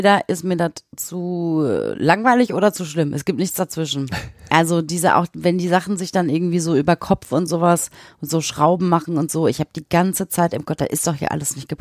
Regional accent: Bottrop, North Rhine-Westphalia, Germany; ich habe das früher auch gerne gemacht, so als Kind oder Jugendliche. Bei uns in Bottrop

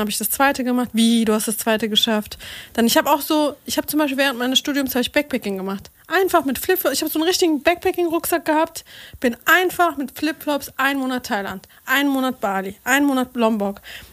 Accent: Hesse, Germany; moved away as an adult; now in Dubai, United Arab Emirates; Also ich bin aus der Nähe von Frankfurt aufgewachsen.

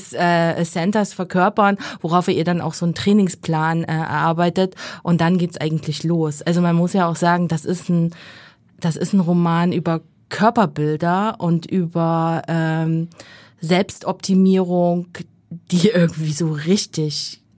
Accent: East Germany, Germany; Ich komme ja aus der DDR und ich hatte davon noch nie gehört, diesen Vorgängen.

